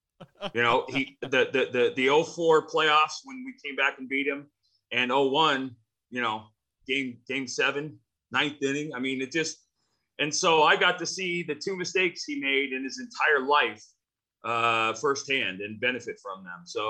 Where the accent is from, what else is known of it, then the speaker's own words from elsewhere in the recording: Phoenix, Arizona, United States; I was raised in Arizona. So wow. That, you know, in Phoenix.